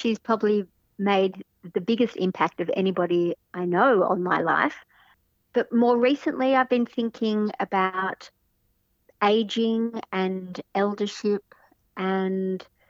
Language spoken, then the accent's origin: English; Melbourne, Victoria, Australia; I grew up in Melbourne, in the suburbs.